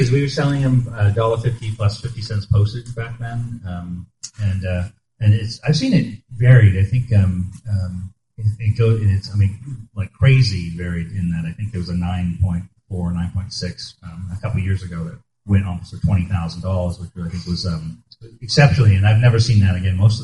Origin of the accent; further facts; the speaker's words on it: Maine, United States; growing up in Maine, we would make on a day off, a buddy of mine that read comics would make a pilgrimage down to Million Year Picnic, which was in central Boston.